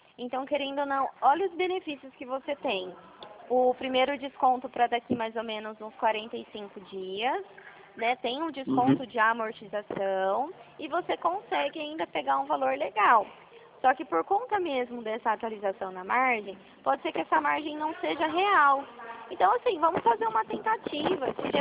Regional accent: São Paulo, Brazil; Pelo meu sotaque, acho que você já deve ter percebido que eu sou aqui de São Paulo, né?

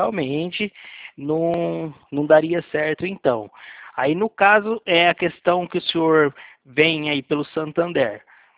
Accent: Leme, São Paulo, Brazil; Eu sou da cidade de Leme, interior de São Paulo.

